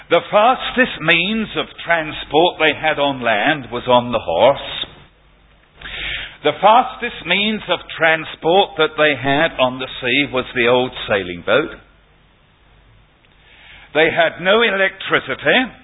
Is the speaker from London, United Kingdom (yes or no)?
yes; London, United Kingdom; accent: Cockney; I didn't like that because I'm a Cockney.